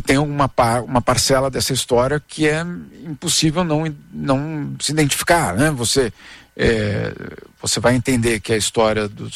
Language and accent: Portuguese; Brazil; moved away; Eu sei que eu sou brasileiro, eu só tenho um passaporte brasileiro. Então eu tenho certeza que eu sou brasileiro.